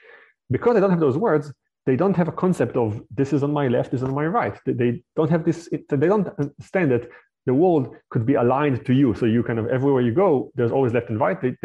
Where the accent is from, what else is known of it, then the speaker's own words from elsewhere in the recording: Israel; first language fr; English is a second language; even though my mother tongue is French, the language I spoke most of my life was Hebrew. I was raised in Israel.